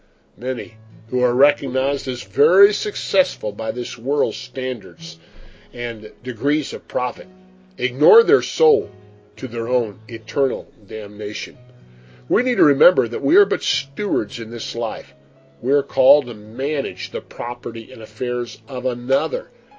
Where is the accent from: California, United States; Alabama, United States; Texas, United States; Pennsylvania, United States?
Pennsylvania, United States; And we're from Lancaster County, Pennsylvania, in the south central part of the state.